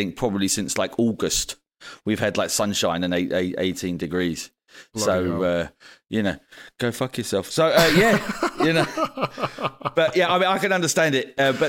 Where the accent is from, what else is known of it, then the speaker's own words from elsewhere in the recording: London, United Kingdom; as I'm from London